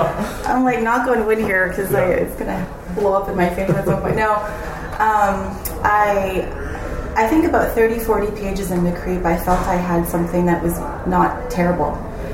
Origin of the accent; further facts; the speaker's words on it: Canada; now in Seattle, United States; because I'm from Canada